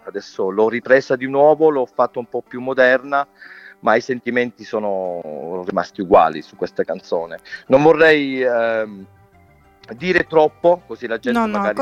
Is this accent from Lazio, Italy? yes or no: no; Scordia, Sicily, Italy; also born or lived in Caltagirone; io sono nato a Caltagirone, anche un saluto lì, e un saluto particolare anche a Mirabella in Paccheri, che è il paese di mia mamma. Cioè, io sono metà di Mirabella, metà di Scordia.